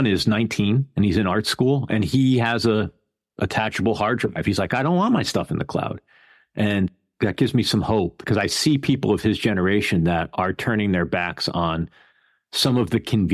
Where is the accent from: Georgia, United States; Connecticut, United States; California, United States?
Connecticut, United States; New Haven; also born or lived in New York; now in Seattle, United States; I was raised outside of New Haven, Connecticut. And then I moved to New York in the mid-90s and was there for about 20 years. Now I'm just outside of Seattle.